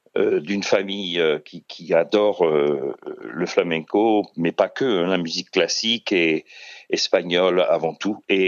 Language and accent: French; Alençon, Normandy, France; born there; also born or lived in Caen / Paris; je suis né à Alençon, et puis j'ai fait des études à Caen, après à Paris, et puis je suis parti en coopération en Afrique. J'avais 25 ans